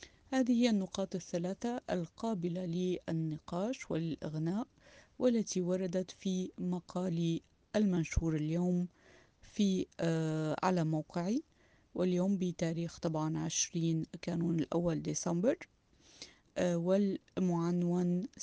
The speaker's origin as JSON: {"language": "Arabic", "country": "Syria", "said": "ما الذي يجب علينا كسوريين أن نقوم به اليوم؟"}